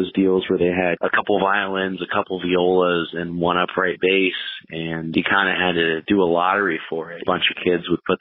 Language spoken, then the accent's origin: English; Carlisle, Pennsylvania, United States; now in Nashville, United States; I'm originally from Carlisle, Pennsylvania. For the last few years, I've lived in Nashville as a singer-songwriter and touring musician.